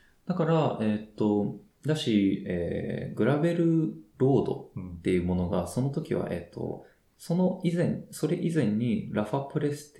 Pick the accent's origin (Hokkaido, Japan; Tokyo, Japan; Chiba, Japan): Chiba, Japan; もともと自分は、出身地の、その千葉の田舎の山の方とかを駆け巡ってたわけですけど